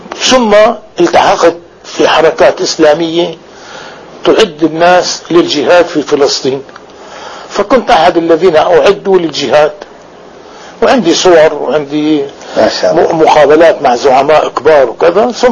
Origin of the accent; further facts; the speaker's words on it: Damascus, Damascus Governorate, Syria; also born or lived in Egypt; أسافر إلى أقاصي العراق، تعلمت السباحة في ديالى وأنا دمشقي، وتعلمت اللهجة المصرية وأنا دمشقي في مصر